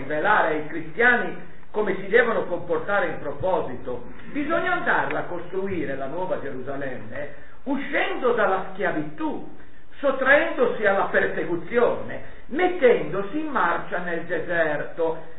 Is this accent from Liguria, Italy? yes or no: yes; Liguria, Italy; Qui mi viene la nostalgia del mio passato alpinistico da buon ligure